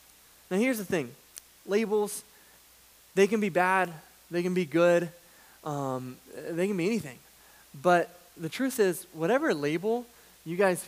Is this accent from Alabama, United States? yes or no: no; Missouri, United States; I grew up in Missouri, and so the sport of the state in Missouri is baseball.